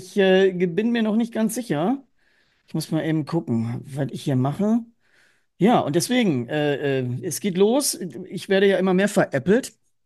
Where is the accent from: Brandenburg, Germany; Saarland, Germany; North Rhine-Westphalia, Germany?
North Rhine-Westphalia, Germany; Essen; born there; Sie kommt ja gebürtig aus Düsseldorf, ich aus Essen.